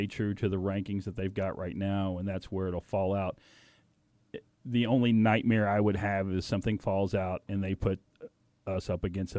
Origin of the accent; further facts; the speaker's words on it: Texas, United States; And then I remember back home growing up in Texas, my grandmother used to make I forgot what they were called.